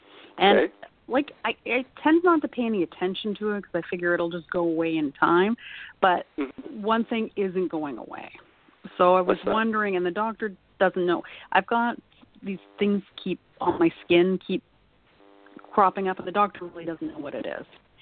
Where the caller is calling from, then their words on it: Detroit, Michigan, United States; Hello, Stephen. … I'm calling from South Detroit.